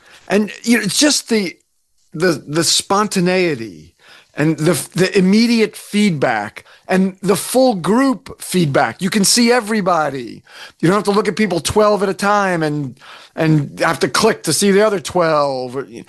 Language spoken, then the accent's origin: English; New Jersey, United States; Being back in my home state, New Jersey, was very special, helping all those nonprofits in the state where I grew up.